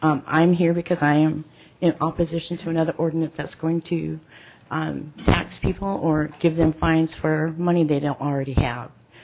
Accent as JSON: {"language": "English", "town": "Juneau", "region": "Alaska", "country": "United States", "tie": "born or raised there", "said": "And being born and raised in Juneau and see all the changes throughout the 50s and 60s and to today, it has gotten worse."}